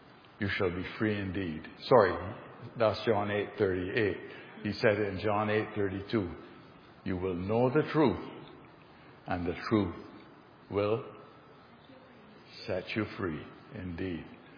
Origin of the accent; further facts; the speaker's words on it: Barbados; I grew up under a British colonial system. I grew up in Barbados under the British system.